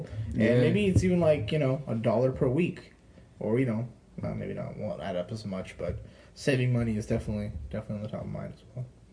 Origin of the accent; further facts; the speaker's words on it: Canada; I'm from Canada. He's from the UK.